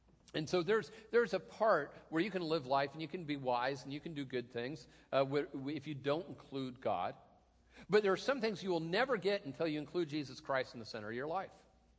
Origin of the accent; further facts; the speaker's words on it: Tacoma, Washington, United States; I am from Tacoma.